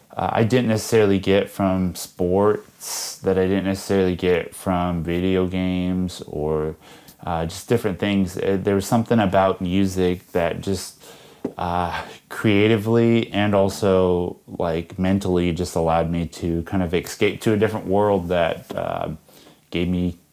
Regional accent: Browning, Montana, United States; now in Ohio, United States; I was originally from a small little town, Browning, Montana, and Browning resides on the Blackfeet Reservation.

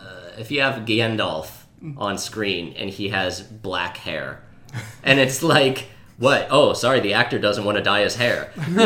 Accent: Pittsburgh, Pennsylvania, United States; He was a Pittsburgh actor, which I am aware of because I'm from Pittsburgh.

